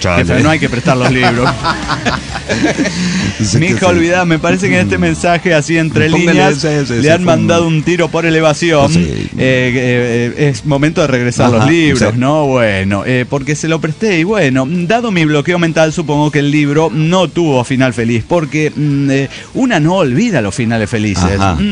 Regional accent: Saltillo, Coahuila, Mexico; de Saltillo, Coahuila.

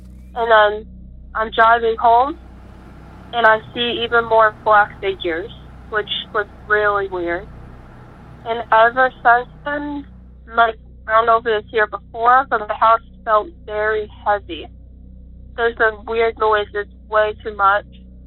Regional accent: Johnston, Rhode Island, United States; I'm from Johnston, Rhode Island.

